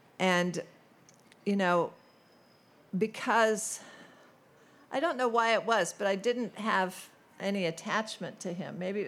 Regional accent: St. Louis, Missouri, United States; Well, you know, I grew up in St. Louis, and one of the suburbs that we lived in was called Creve Coeur, which means broken heart

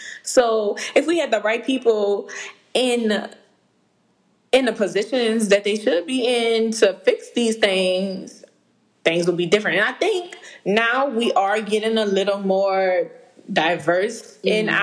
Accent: New Orleans, Louisiana, United States; Because I feel like even artists that's popular today, we came from New Orleans, but we had to go elsewhere to get a name for ourselves.

